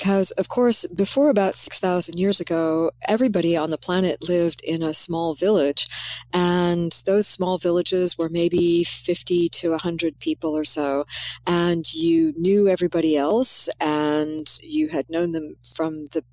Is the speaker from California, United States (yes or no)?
yes; California, United States; In my particular case, I'm from Southern California. I've always lived in an urban environment.